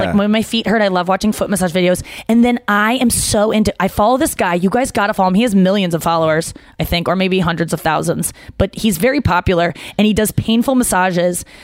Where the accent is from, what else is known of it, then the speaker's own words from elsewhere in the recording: St. Louis, Missouri, United States; Yeah, I was from St. Louis.